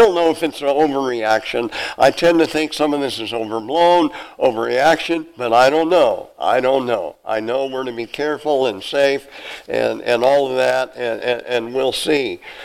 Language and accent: English; Napanee, Nebraska, United States; Republican City, Nebraska is right near my hometown of Napanee.